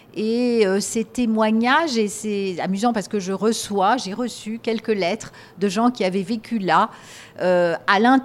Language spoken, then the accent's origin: French; Douala, Littoral, Cameroon; born there; Puisque moi-même, je suis née à Douala, juste avant l'indépendance